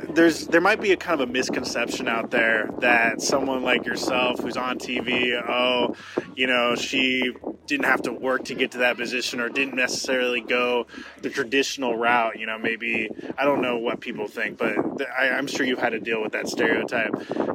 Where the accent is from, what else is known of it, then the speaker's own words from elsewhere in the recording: Pacific Northwest, United States; What's Tri-Cities? I'm from the Northwest